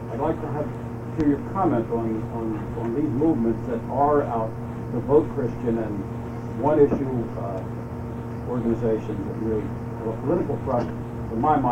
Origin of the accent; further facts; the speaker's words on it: Providence, Rhode Island, United States; from Providence, Rhode Island, Dr. Graham